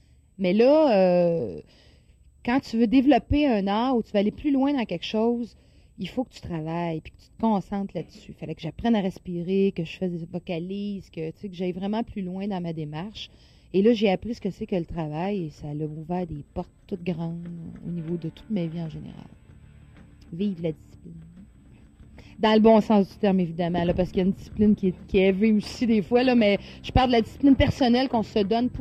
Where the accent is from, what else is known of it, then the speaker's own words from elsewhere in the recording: Montreal, Quebec, Canada; Mon enfance à Rosemont, on était 7 dans un 4,5, dans 2 salons doubles.